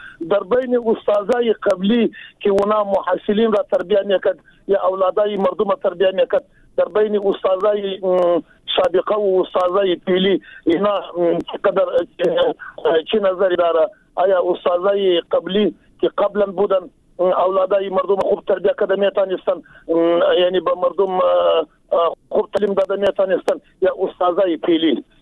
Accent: Jowzjan, Afghanistan; ما قریص پشتون هستم از جوزجان.

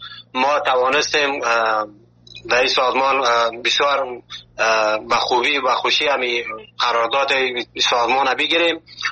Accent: Afghanistan; now in Malatya, Turkey

